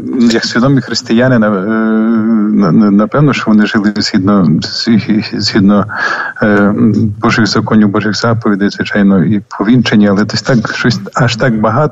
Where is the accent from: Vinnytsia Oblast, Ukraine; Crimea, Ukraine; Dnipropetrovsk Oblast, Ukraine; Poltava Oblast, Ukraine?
Vinnytsia Oblast, Ukraine; born there; що я народився на Вінниччині, та є правдою, і мої документи всі є. І в тому я також якось і так, як і ви, і радий, що це моя мала батьківщина Вінниччина.